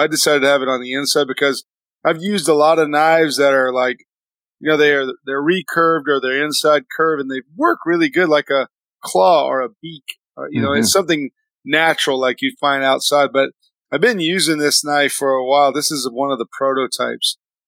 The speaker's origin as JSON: {"language": "English", "town": "Harleyville", "region": "South Carolina", "country": "United States", "tie": "born or raised there", "said": "the swamp that I grew up in near Charleston, a little place called Harleyville, they never cut those trees."}